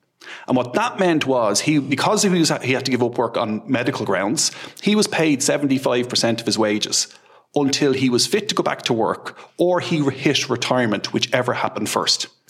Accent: Castleknock, Leinster, Ireland; so we grew up on the border between Castleknock and Blanche

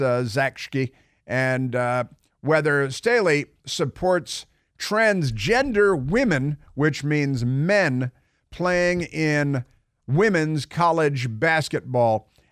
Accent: Midwest, United States; I'm an American from the Midwest, and I think that it was a lot of fun to watch.

